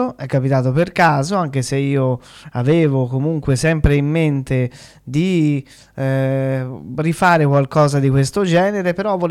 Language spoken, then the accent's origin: Italian; Tuscany, Italy; un toscano c'è, anzi più di uno, perché io ho anche degli amici che sono toscani come me e stanno